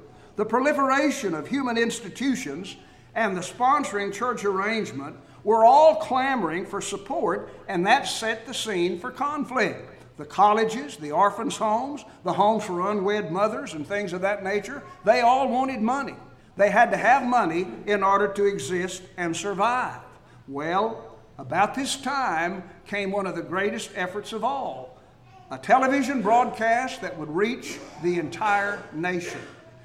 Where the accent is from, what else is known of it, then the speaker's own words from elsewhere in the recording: Fort Worth, Texas, United States; During the 1950s, I was growing up in Fort Worth.